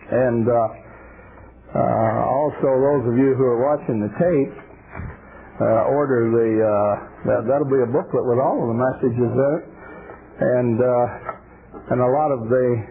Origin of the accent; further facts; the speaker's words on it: Indiana, United States; Brother and sister, I come from Southern Indiana, we had a sister.